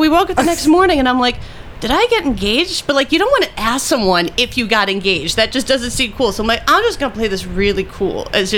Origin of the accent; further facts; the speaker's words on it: Brooklyn, New York, United States; We're from Diker Heights in Bay Ridge